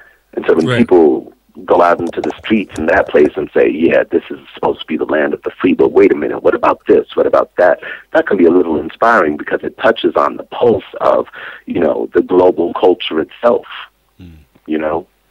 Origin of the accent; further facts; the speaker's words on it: United States; It's been important for me as an American to step outside of America in order to gain broader perspective